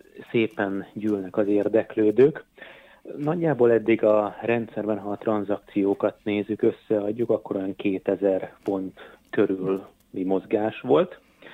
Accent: Cegléd, Pest, Hungary; born there; Az én szülővárosom egyébként Cegléd

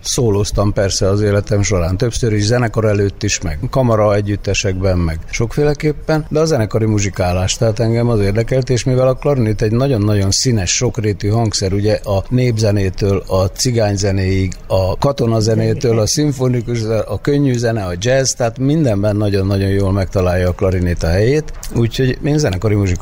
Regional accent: Orosháza, Békés, Hungary; Én Orosházán nőttem föl, egyszerű, nem értelmiségi szülők gyerekeként, egyetlen gyerekeként.

